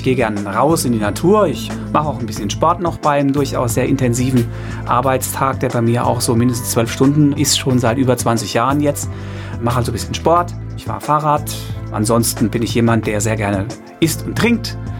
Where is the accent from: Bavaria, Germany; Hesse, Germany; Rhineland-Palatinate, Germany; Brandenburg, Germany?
Rhineland-Palatinate, Germany; Das ist im Westerwald. Ich komme aus dem Westerwald